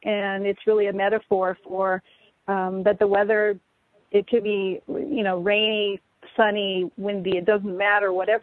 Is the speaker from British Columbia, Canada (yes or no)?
yes; Vancouver, British Columbia, Canada; when I was growing up in Vancouver, BC